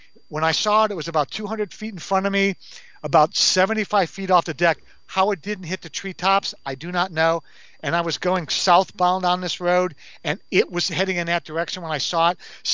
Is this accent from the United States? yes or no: yes; Detroit, Michigan, United States; Being born and raised in Detroit, I go, that looks like the back end of a Chevy.